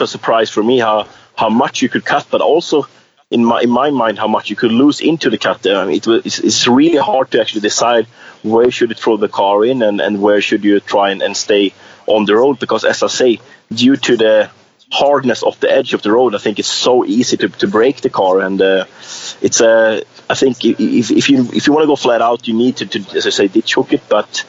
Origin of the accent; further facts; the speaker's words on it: Sweden; even though I'm from Sweden.